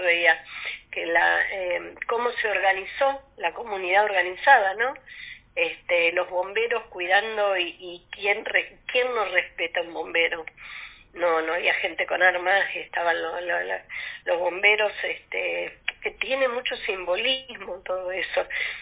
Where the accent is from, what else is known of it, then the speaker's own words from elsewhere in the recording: Quilmes, Buenos Aires Province, Argentina; Quilmes, mi ciudad natal y mi ciudad de origen y de pertenencia en su momento